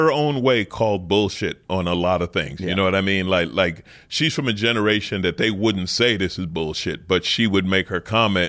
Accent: Queens, New York, United States; Yeah, I grew up in Queens.

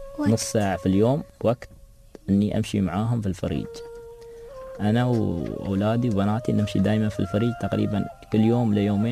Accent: United Arab Emirates; والله أتمنى أن الرياضة توصل للعالمية عندنا في الإمارات

